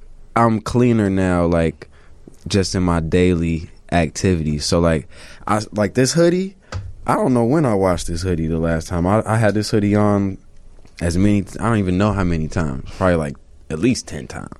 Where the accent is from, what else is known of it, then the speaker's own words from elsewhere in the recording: Chicago, Illinois, United States; All right, so I come from Morgan Park, 115th, and Vincennes.